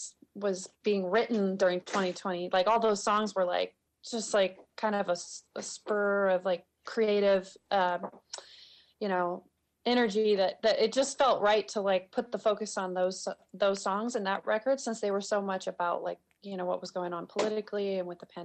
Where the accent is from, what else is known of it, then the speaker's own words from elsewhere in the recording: Anchorage, Alaska, United States; born there; I grew up I was born in Anchorage, and we moved around a bunch